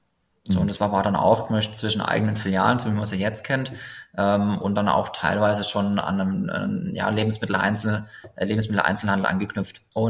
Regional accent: Lauda-Königshofen, Baden-Württemberg, Germany; Also wir sind ursprünglich aus Lauda.

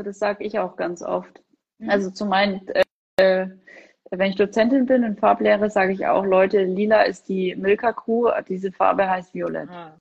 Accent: Rothenburg, Bavaria, Germany; Weil ich bin ja in Rothenburg geboren und lebe hier ja schon immer.

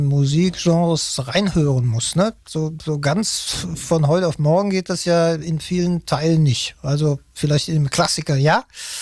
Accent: Cologne, North Rhine-Westphalia, Germany; Da muss ich ja als Kölner froh sein und glücklich

